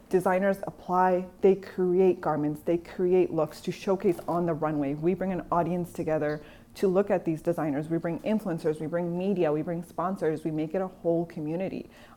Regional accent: Canada; I grew up in Canada. I've lived there my whole life. I never imagined moving to America.

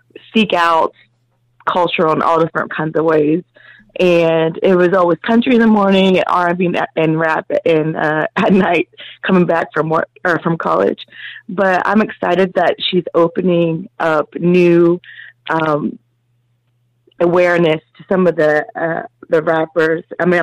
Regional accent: Midwest, United States; I grew up in the Midwest

